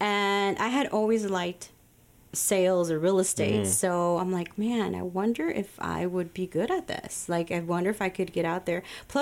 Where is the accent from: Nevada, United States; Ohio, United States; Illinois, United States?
Illinois, United States; Chicago; Yeah, born and raised in Chicago. I grew up in Logan Square.